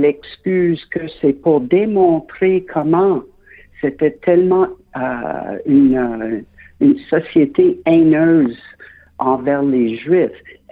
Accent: Quebec, Canada; on nous appelait des Canadiens français. Maintenant, nous sommes des Québécois.

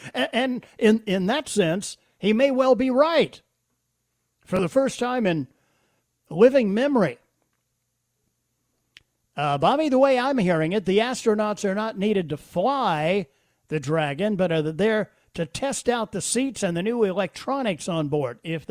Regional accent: Michigan, United States; My home state is Michigan.

